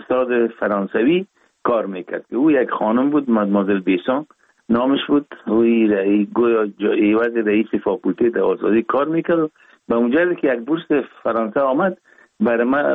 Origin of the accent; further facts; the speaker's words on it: Kabul, Afghanistan; born there; ما 4 دلو 1316 در نوابات دی افغانان کابل تولد شدیم